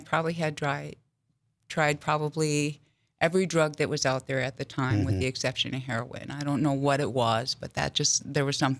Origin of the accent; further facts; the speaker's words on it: North Dakota, United States; I grew up in small towns all over North Dakota.